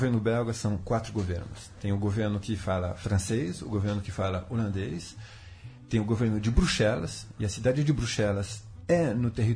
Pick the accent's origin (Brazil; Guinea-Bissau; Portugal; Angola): Brazil; Eu, como me sinto muito ligado ao Brasil, que sou brasileiro, tô seguindo esse negócio.